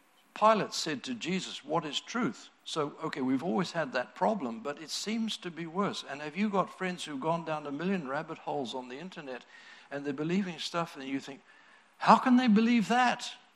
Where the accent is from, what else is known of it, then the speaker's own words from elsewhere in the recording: New Zealand; knowing I'm a New Zealander